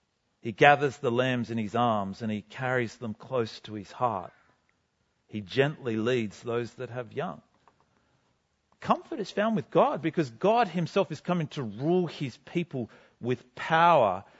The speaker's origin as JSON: {"language": "English", "town": "Kiama", "region": "New South Wales", "country": "Australia", "tie": "born or raised there", "said": "Now, growing up in Kiama, where I grew up, I've got to admit, I didn't really get this metaphor."}